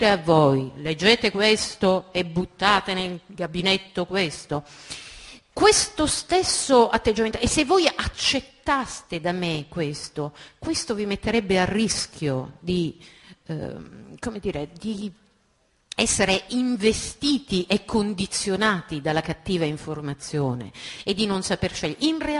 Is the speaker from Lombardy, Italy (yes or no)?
no; Messina, Sicily, Italy; sono di Messina, ma sono innamorata di Palermo.